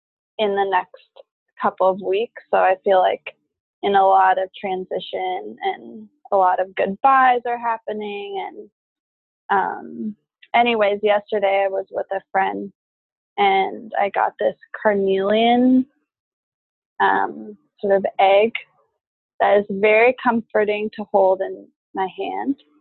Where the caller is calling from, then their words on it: San Diego, California, United States; I'm calling from San Diego, where I've been living the last couple of years